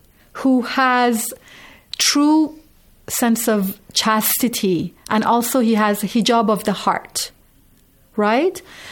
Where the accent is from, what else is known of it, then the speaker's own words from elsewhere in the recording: Qom, Qom Province, Iran; You know, I was born in Iran and I was raised in Qom.